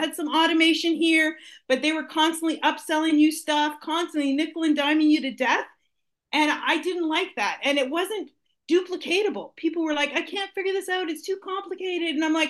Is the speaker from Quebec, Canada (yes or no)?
no; Ontario, Canada; So I am from Southern Ontario